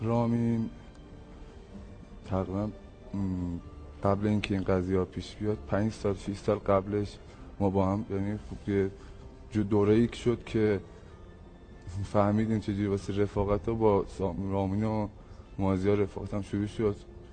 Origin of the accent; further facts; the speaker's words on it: Roudehen, Tehran Province, Iran; من هم رودهن. کلا واسه خود رودهن هستم.